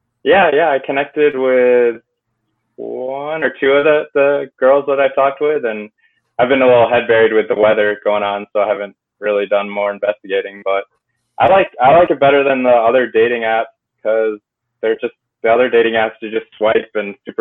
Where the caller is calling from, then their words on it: New Jersey, United States; No, I'm in New Jersey right now.